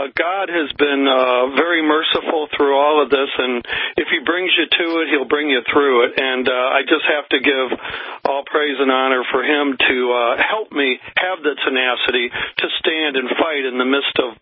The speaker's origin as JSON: {"language": "English", "region": "Ohio", "country": "United States", "said": "I'm from Ohio, and I joined the Air Force when I turned 18 back in 1977. So I'm a Buckeye by birth"}